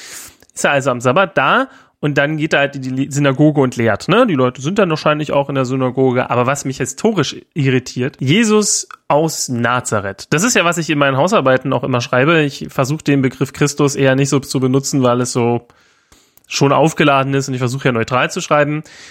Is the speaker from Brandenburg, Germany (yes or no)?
yes; Semlin, Brandenburg, Germany; ich komme aus Semlin, das ist so ein kleines Dorf in der Nähe von Rathenow, westlich von Berlin, da bin ich geboren, ja. Und Semlin gehört zu Rathenow, ja, ist aber irgendwie 6 Kilometer entfernt, dazwischen kommt Wald.